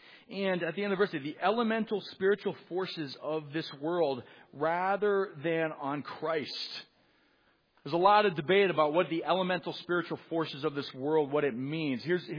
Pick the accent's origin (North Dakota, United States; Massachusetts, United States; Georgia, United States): Massachusetts, United States; Growing up in Massachusetts, you're very aware of Mount Washington